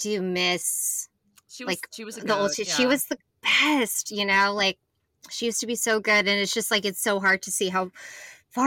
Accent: Richardson, Texas, United States; I grew up in Richardson.

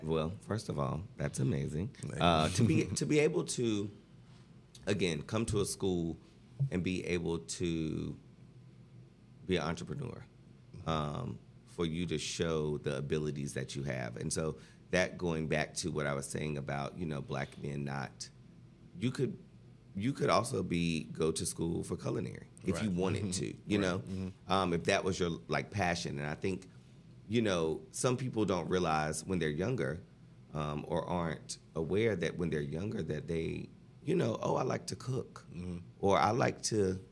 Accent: North Carolina, United States; also born or lived in New York; now in California, United States; So living in California, you know, I'm from North Carolina, moved to New York.

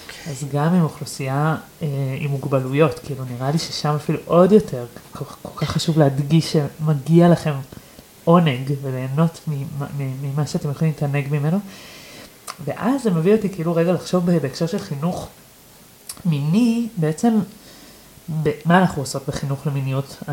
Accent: Argentina; אני גם ארגנטינאית.

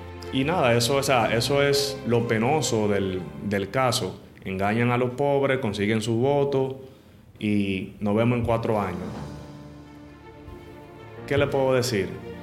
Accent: Azua, Dominican Republic; Yo estudié en una escuela pública en mi ciudad natal, Azua.

